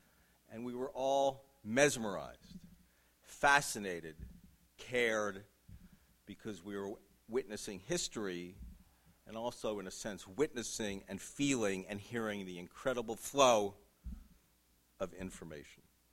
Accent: New York, United States; I think it had a lot to do with growing up in New York and loving newspapers.

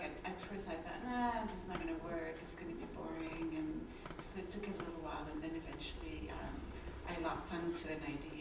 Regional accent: Quebec, Canada; I'm originally from Canada, in Quebec

